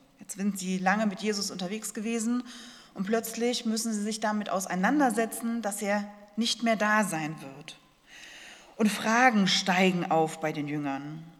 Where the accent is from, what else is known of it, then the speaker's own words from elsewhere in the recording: Germany; Ja, wenn wir an das Beten denken, wir vor allem als Deutsche, dann denken wir meistens an das Bittgebet.